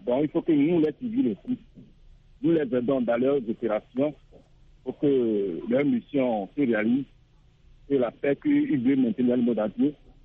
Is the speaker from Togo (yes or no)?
yes; Togo; Pardon, je suis du Togo, pas du Bénin.